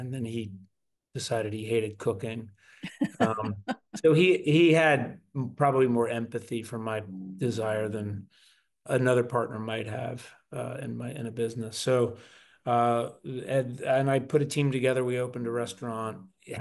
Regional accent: New Jersey, United States; So I come from originally from New Jersey, right outside of Philadelphia. I'm an East Coast person and grew up, my brother and I, single mom.

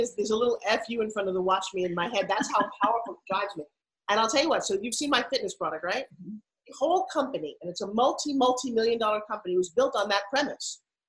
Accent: New York, United States; Because I'm like from New York, okay? And we're in Tulsa, Oklahoma. And the girl's like, y'all have the funniest accent I ever heard.

